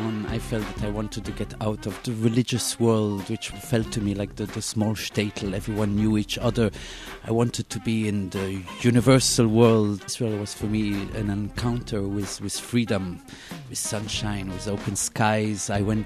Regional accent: Antwerp, Flanders, Belgium; I was born in Belgium. I grew up in Antwerp, which is like really like a cosmopolitan Jewish city. I grew up with Yiddish, with French, Dutch, and of course also Hebrew.

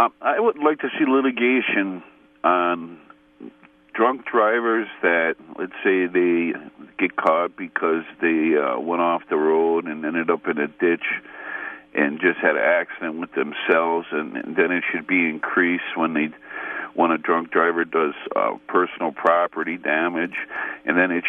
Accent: Cudahy, Wisconsin, United States; I grew up in Cudahy, and when I'm 54 now, and when I grew up in Cudahy, there was 108 bars, and 25,000 was the population

